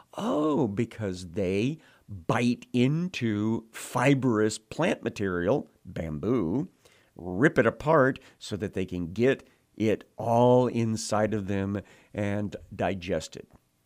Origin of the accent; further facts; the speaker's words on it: the South, United States; That's the way we'd say it down the place where I grew up in the South.